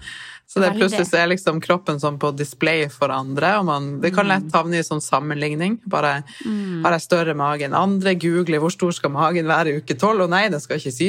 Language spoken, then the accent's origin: Norwegian; Tromsø, Troms, Norway; moved away; og opprinnelig fra Tromsø. Og har bodd veldig lenge borte fra Tromsø, så derfor dialekten min litt utvasket, men med en gang jeg møter en annen nordlending, så blir jeg veldig nordlending.